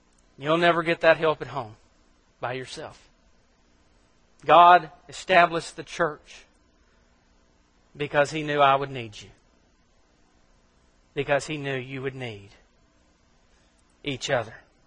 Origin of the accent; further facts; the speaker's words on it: Mississippi, United States; Now, I come from Mississippi. I drank gallons out of a hose.